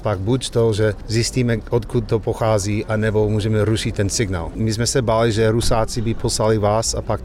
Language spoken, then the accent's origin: Czech; Pennsylvania, United States; Czech is a second language; moved away as an adult; pocházím z Pensylvánie, z malého městečka. Do 18 jsem bydlel doma na farmě s našima, mám 6 sourozenců.